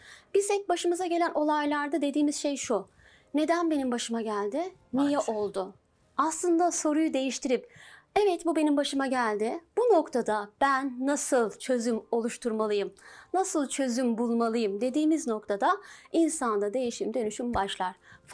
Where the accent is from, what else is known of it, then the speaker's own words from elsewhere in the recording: Samsun, Turkey; born there; 1980 Samsun doğumluyum.